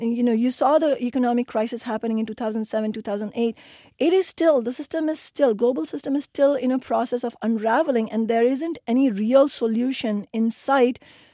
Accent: India; including my home country, India.

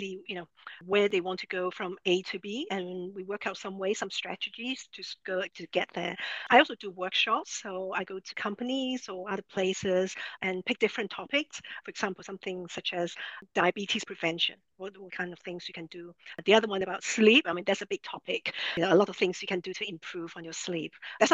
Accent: London, United Kingdom; moved away as an adult; also born or lived in New York / Los Angeles; now in Miami, United States; Because, you know, I moved from London. That's where I grew up. And then I moved to New York to do my master's. And then from there, I went to LA. And now I'm in Miami.

